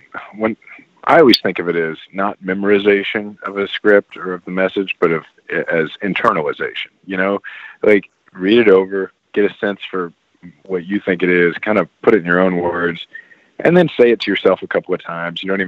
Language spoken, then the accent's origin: English; Kansas City, Missouri, United States; I'm actually from Kansas City, Missouri